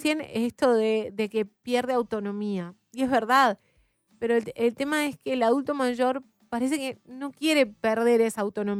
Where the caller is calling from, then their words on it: Andresito, Misiones, Argentina; de Wolfein, Andresito, Misiones, Argentina.